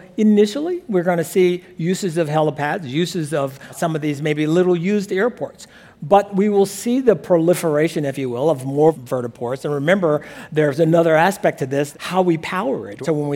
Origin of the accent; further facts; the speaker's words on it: Alabama, United States; And I've done this as a small boy growing up in Alabama.